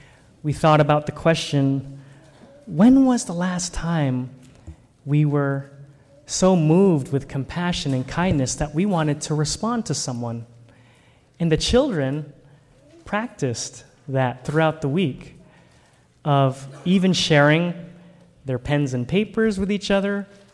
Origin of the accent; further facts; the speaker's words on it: Renton, Washington, United States; when I was growing up in Renton. I'm a child of the 80s. We lived in Renton in a small cul-de-sac.